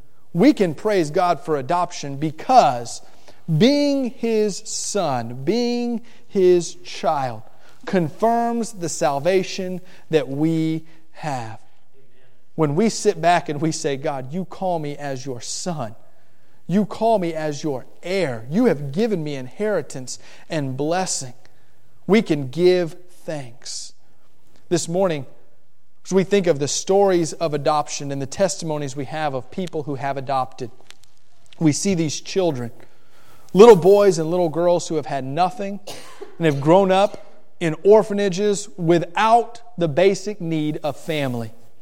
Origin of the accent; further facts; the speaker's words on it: Miami, Florida, United States; I grew up in Miami, and we'd go down there for the weekend and swim in canals.